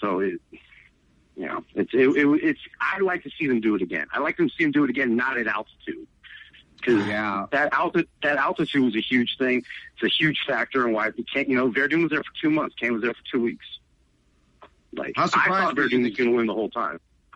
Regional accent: San Francisco, California, United States; I'm biased. I'm from San Francisco.

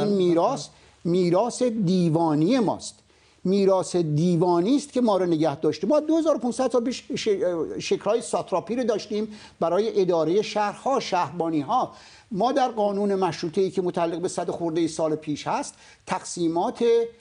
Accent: Iran; ما ایرانی هستیم

